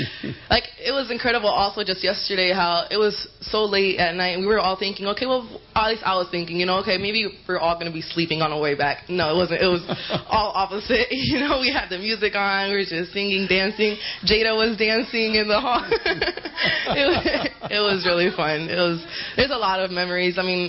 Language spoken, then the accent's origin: English; Puerto Rico; from Puerto Rico, number 5.